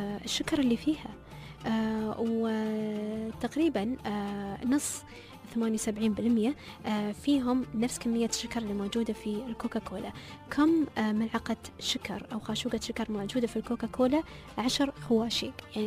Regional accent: United Arab Emirates; هني عندنا في الإمارات

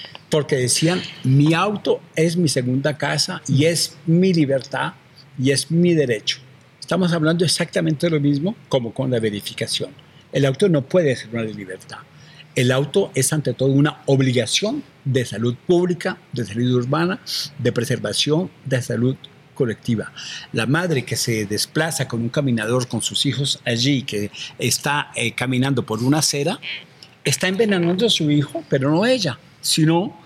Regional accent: France; En mi país, en Francia, estamos hablando de 48.000, 50.000 muertos por año

